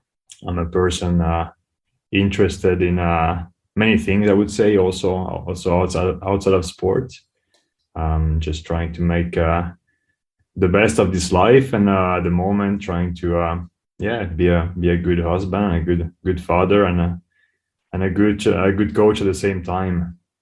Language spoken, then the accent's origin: English; Switzerland; also born or lived in Finland; Yeah. So, like I said, I was born in Finland. I grew up in Switzerland.